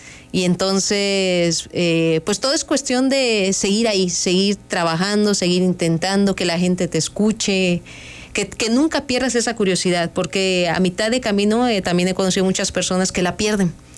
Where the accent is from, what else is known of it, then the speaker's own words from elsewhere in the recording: Ciudad del Carmen, Campeche, Mexico; Soy oriunda de una pequeña isla llamada Ciudad del Carmen, en el Golfo de México